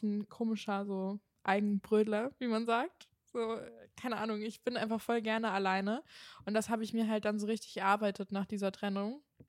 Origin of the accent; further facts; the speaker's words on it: Kiel, Schleswig-Holstein, Germany; Also ich komme ja auch aus Kiel und also ich meine, Kiel ist kein Dorf, aber jetzt halt auch keine große Stadt.